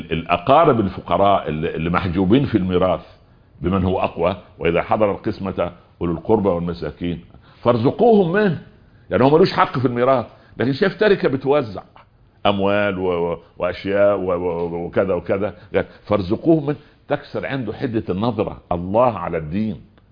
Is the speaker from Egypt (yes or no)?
yes; Upper Egypt, Egypt; او زي ما يقولوا الشوام وعندنا في الصعيد طنجرة وليجد غطاها